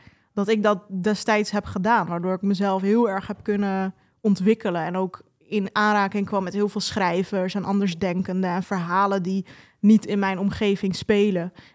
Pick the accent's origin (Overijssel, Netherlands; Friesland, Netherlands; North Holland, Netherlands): North Holland, Netherlands; Amsterdam; Ik kom dus uit Bos en Lommer, heel specifiek de Akbarstraat. Dat is in de Kolenkitbuurt.